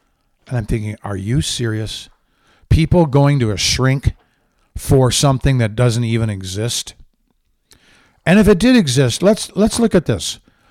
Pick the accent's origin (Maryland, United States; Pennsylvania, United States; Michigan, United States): Michigan, United States; also born or lived in Southwest United States; I grew up in Michigan praying for global warming. Hopes were dashed. It didn't occur. I went to the Southwest.